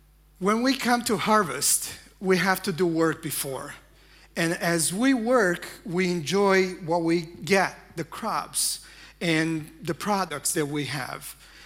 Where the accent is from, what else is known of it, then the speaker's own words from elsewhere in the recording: Romania; English is a second language; I have to admit it's a stretch for me to speak in English, since my first language is not English. But this is how we worship back in Romania in my church.